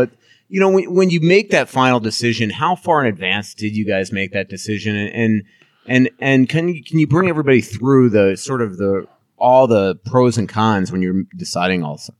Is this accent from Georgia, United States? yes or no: no; New York, United States; Yeah, so I grew up in Long Island, but my first cousins all lived in Verona